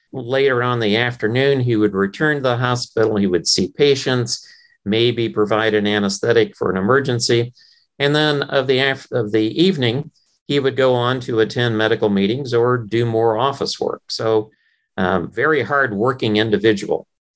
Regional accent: Indiana, United States; I'm from Indiana, so I'll make that point.

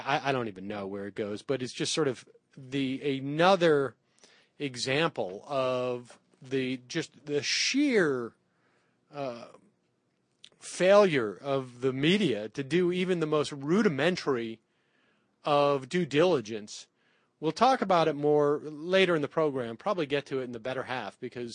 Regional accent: Northeast, United States; you know, I'm from the Northeast, and, you know, we didn't, just was not the sport to follow.

